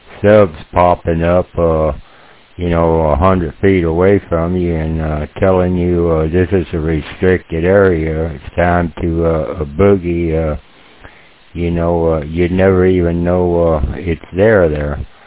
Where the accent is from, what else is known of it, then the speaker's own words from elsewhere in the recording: Florida, United States; I was raised up in the Keys, going back five generations in the Keys. Donna took my father's house off the foundation there in Grassy Key, and been most of my younger life out on the water fishing